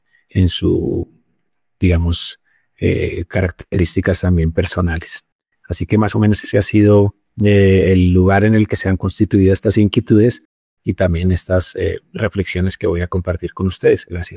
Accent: Colombia; moved away as an adult; now in Spain; yo soy un migrante colombiano en España desde hace 15 años y en 2008 cuando llegué a España

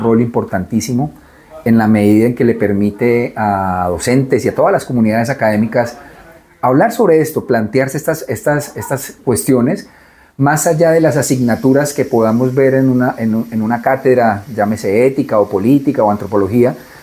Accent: Colombia; porque soy colombiano, me duele mi país

